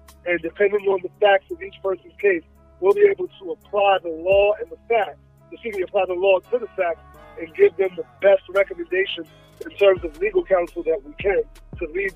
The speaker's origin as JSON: {"language": "English", "region": "New York", "country": "United States", "also_born_or_lived": "Florida", "lives_now": "Atlanta, United States", "said": "No, I'm from New York."}